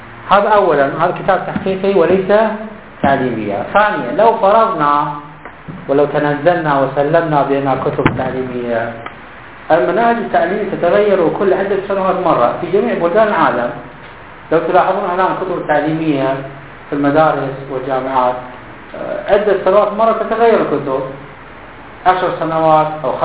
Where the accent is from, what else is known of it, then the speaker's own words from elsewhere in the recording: Iraq; first language ku; Arabic is a second language; أنا لست عربية، قلت لكم أنا كردي الأصلي والنسبي، عربي الثاني والأدبي، فالمدارس الابتدائية والمتوسطة والإعدادية درسنا باللغة العربية في العراق